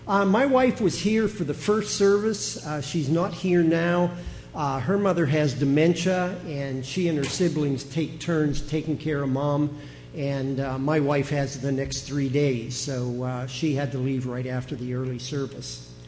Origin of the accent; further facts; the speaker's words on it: Aliquippa, Pennsylvania, United States; I grew up outside of Aliquippa, Pennsylvania, so not very far from here. All of my uncles worked in the steel mills.